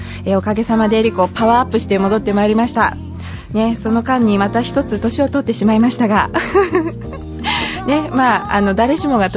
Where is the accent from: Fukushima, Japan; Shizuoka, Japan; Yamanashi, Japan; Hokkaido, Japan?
Shizuoka, Japan; Hamamatsu; 私の実家のある浜松、静岡第7区